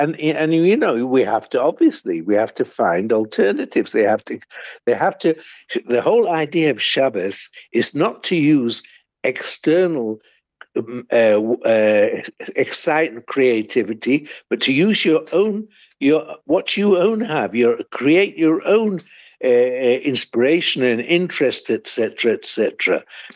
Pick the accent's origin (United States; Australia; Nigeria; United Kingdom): United Kingdom; Manchester, North West England; I remember I grew up in Manchester in England, and we had coal fires.